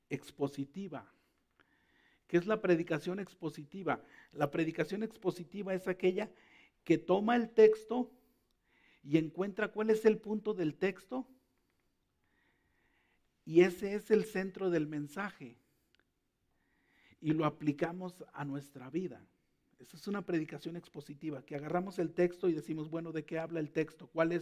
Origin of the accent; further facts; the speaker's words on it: Mexico; born there; yo soy ciudadano porque nací en México.